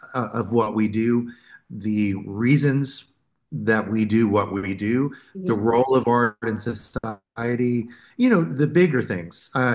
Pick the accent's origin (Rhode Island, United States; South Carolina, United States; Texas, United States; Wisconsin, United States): South Carolina, United States; Rokeby; growing up in Rokeby, South Carolina, it was marsh scenes and the beach and sand dunes and really simple docks and all that kind of stuff.